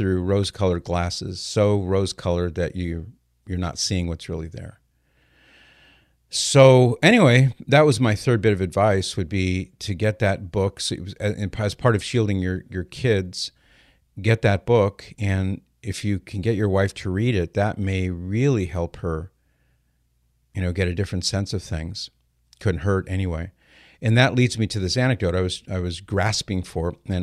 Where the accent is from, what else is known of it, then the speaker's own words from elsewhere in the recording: California, United States; I remember when I was probably about 11 years old, 12 years old, growing up in SoCal